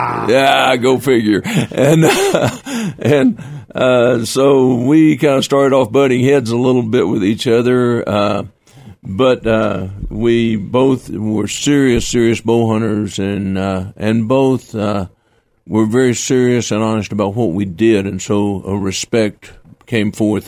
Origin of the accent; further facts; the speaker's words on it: Bryan, Texas, United States; from Bryan, Texas, Bryan College Station, Texas. Lived there all my life.